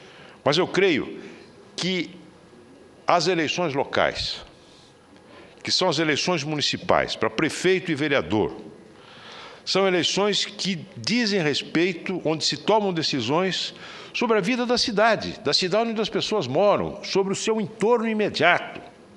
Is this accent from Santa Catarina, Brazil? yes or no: no; São José do Rio Preto, São Paulo, Brazil; na minha cidade natal, São José do Rio Preto